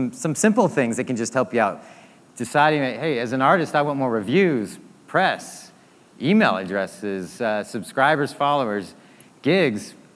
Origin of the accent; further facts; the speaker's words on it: San Diego, California, United States; I'm a snowboarder, and So I've always been, and I grew up in San Diego, so I've always been fascinated with skate culture and snowboard culture